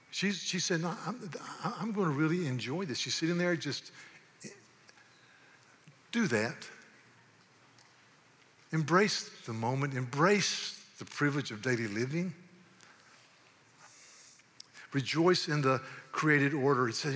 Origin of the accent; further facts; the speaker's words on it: the South, United States; Now, growing up in the South, I had a grandmama